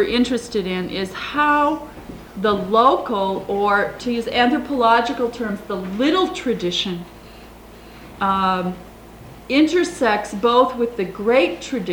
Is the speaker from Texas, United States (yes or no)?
no; Ames, Iowa, United States; also born or lived in Minneapolis, United States; now in Northfield, United States; I grew up in St. Andrew's Lutheran Church in Ames, Iowa. Was for a number of years a member of Trinity Congregation in Cedar Riverside neighborhood of Minneapolis, and I now belong to St. John's Lutheran in Northfield, Minnesota.